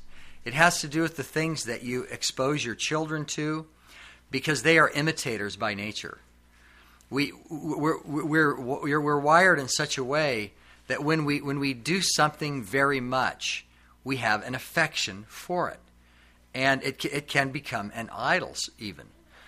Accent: Alaska, United States; born there

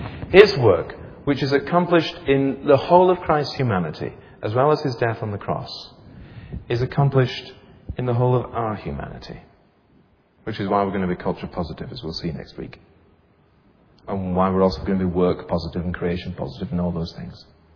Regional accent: Yorkshire and the Humber, United Kingdom; I was born in Yorkshire, and I am a Yorkshireman.

